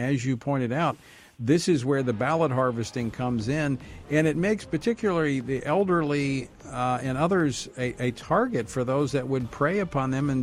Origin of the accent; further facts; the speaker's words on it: Louisiana, United States; In fact, my home state of Louisiana is unfortunately pursuing this for the primaries